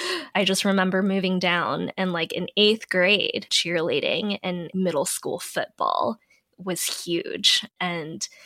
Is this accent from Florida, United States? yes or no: no; Ellicott City, Maryland, United States; also born or lived in Augusta, Georgia; I grew up half in Ellicott City, Howard County, Maryland, and half in Augusta, Georgia.